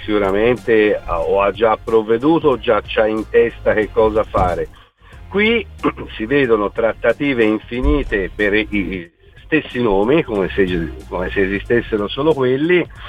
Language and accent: Italian; Florence, Tuscany, Italy; ma io sono fiorentino, sono nato a Firenze